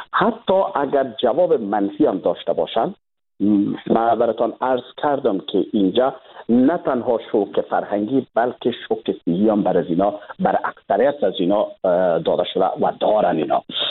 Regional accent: Afghanistan; now in Sweden; من خودم یک افغان هستم کشورم تباه شده

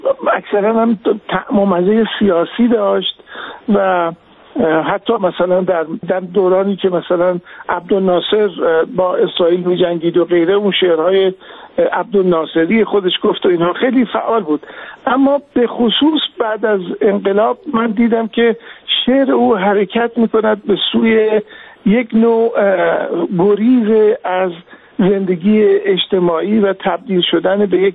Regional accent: Iran; now in London, United Kingdom; بعد که من از ایران آمدم بیرون و نموندم

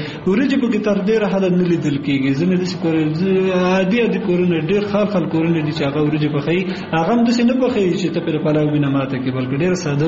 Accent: Kunar, Afghanistan; also born or lived in Nuristan; تاته ما مخکې وویل چې زه اصلا د کونړ ولایت اوسیدونکی یم.

